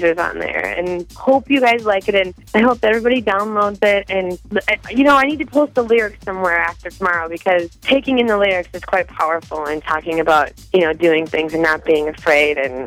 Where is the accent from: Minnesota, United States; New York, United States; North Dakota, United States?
North Dakota, United States; I can't wait to see all of you guys in North Dakota and come back to my home state.